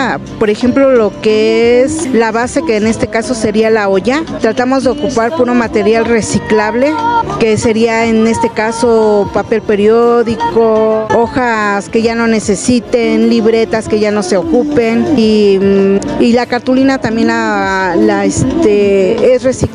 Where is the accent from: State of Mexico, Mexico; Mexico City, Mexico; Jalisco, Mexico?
State of Mexico, Mexico; Xonacatlán; Tenemos cerca de 40, 50 años produciendo piñatas. Somos del municipio de Xonacatlán.